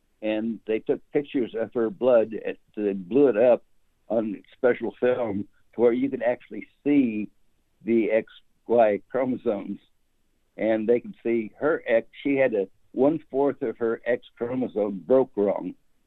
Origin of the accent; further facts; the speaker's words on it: Oklahoma, United States; she came from Wisconsin, I came from Oklahoma.